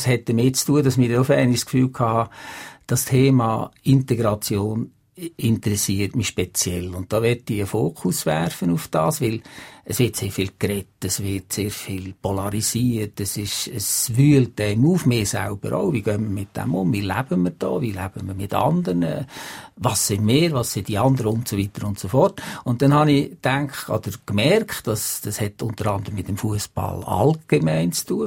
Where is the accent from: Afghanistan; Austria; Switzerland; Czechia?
Switzerland; wir sind als Schweizer sind wir dann stolz auf das.